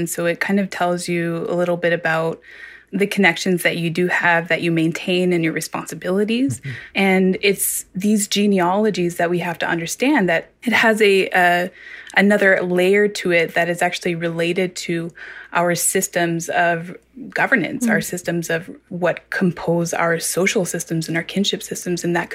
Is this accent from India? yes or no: no; Ontario, Canada; I am Anishinaabe Kwe from Deshkanzi Bing.